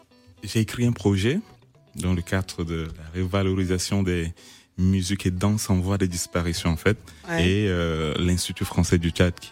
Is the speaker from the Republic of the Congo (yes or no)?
yes; Brazzaville, Republic of the Congo; born there; Ben, je sais pas, je suis né à Brazzaville.